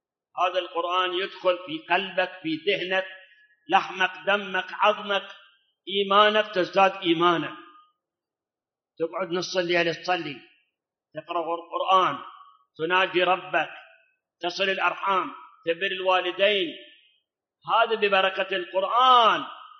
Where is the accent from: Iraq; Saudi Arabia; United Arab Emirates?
Iraq; بلاد حتى عندنا بالعراق غير الملح ما بيعشي ملح